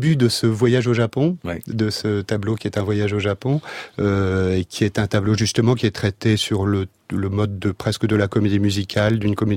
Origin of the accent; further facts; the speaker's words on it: France; c'est qu'on est français. En tant que français